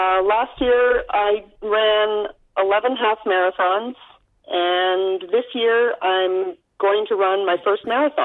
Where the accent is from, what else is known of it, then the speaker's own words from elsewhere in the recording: Picton, Ontario, Canada; It's my hometown, so I wanted to make sure I got there.